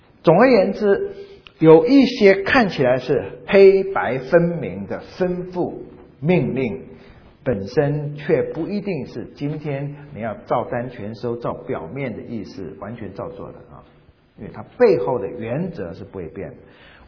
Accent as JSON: {"language": "Chinese", "country": "South Korea", "said": "没有黄的，没有我们韩国人的。"}